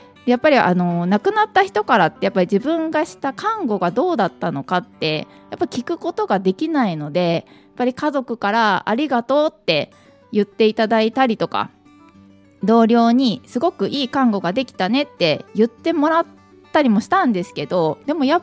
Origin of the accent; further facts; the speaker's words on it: Hyogo, Japan; 私はですね、兵庫県出身で今42歳です。小学校1年生と3年生の息子たちの子育て中で、夫と金魚の4人と1匹で、暮らしております。